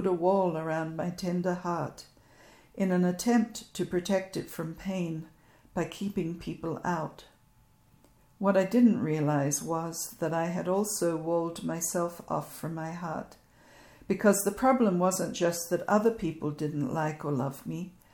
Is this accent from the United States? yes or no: no; Australia; which was a religion I had not even heard of growing up in the Australian outback.